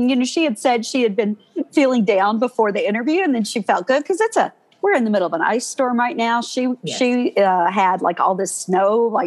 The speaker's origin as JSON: {"language": "English", "town": "Shelbyville", "region": "Kentucky", "country": "United States", "tie": "born or raised there", "said": "There's a girl from my hometown of Shelbyville, Kentucky"}